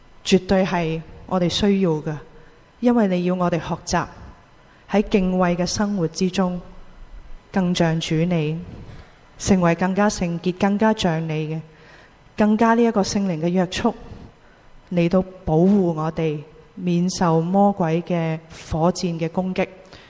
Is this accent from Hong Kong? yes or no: yes; Hong Kong; 由意大利人到今天我们香港人